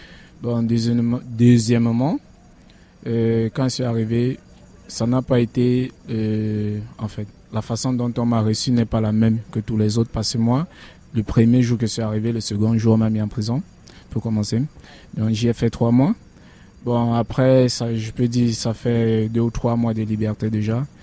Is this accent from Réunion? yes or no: no; Cameroon; je viens tout droit du Cameroun